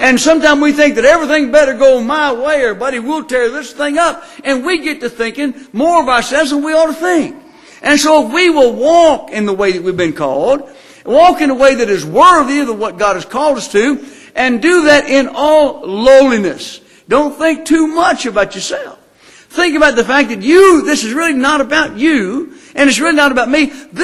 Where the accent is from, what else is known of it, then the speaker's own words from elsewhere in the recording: Louisville, Kentucky, United States; My wife and I we grew up in Louisville, Kentucky, and spent a lot of our time down here when we were teenagers.